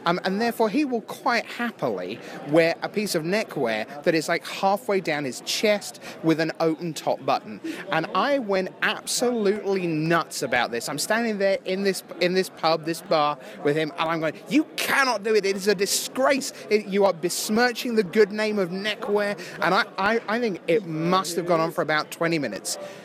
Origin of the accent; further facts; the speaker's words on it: United Kingdom; because I'm from Britain, which means the deal is there are only two rules about neckwear.